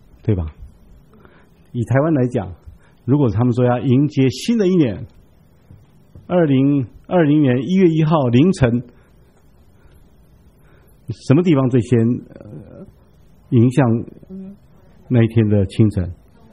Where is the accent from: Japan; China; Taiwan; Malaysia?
China; 那个平面我们中国人给它一个名字叫什么？